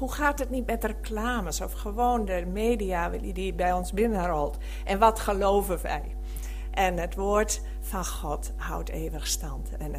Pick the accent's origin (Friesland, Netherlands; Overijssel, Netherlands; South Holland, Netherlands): Friesland, Netherlands; Drachtstercompagnie; maar ik ben geboren in Elsinga, van het geboren en getogen op het Verlaat in Drachtse Compagnie.